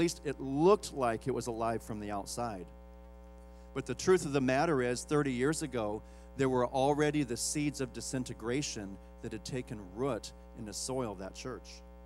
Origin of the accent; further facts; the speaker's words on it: Iowa, United States; we landed in my hometown of Iowa to get over jet lag.